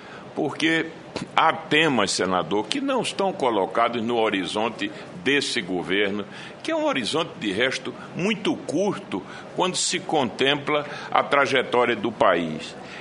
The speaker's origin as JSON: {"language": "Portuguese", "country": "Brazil", "said": "como brasileiro"}